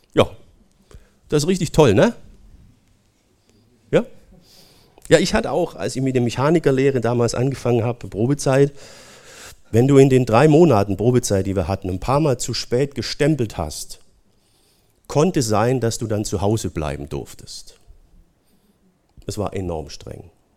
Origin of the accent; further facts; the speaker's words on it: Oberndorf am Neckar, Baden-Württemberg, Germany; wo ich herkomme, Oberndorf am Neckar, ja, heute ist es ja bekannt, da ist Heckler und Koch